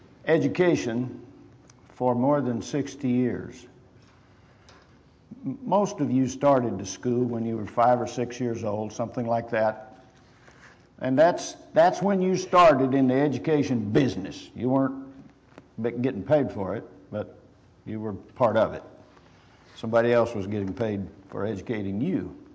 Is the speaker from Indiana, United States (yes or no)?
no; Texas, United States; I'm from Texas, but I'm not for the University of Texas, almost any other school.